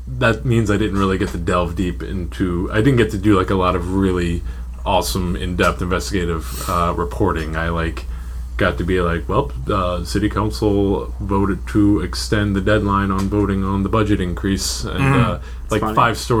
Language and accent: English; Philadelphia, Pennsylvania, United States; I'm from Philadelphia originally, Pennsylvania.